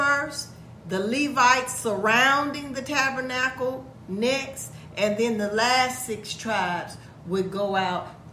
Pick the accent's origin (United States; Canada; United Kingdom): United States; Chicago, Illinois; South side, y'all know I'm from Chi-Town now.